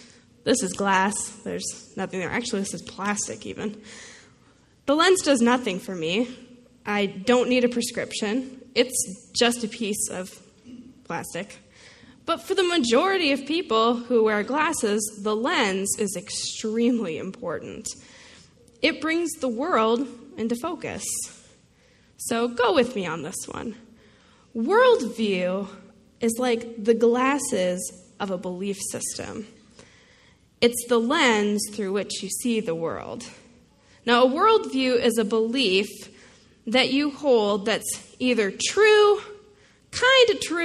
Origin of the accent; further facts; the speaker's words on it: United States; The lens through which I see the world is impacted by being American, by being a female, by having small town origins, by being raised Mennonite, and so on and so forth.